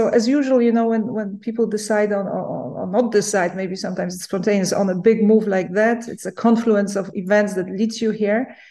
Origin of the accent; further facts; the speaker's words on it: Poland; I was born in Poland. So I'm originally Polish. I'm a child of two surgeons and literally grew up in a hospital